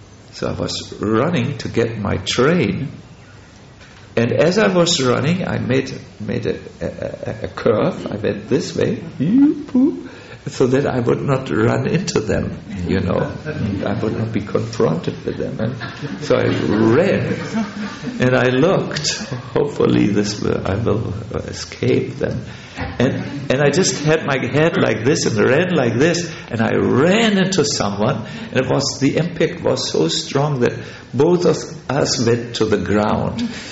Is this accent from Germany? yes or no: yes; Hamburg, Germany; English is a second language; moved away; when I was a young, wild boy in Germany. And I saw the devotees chanting in my hometown, Hamburg.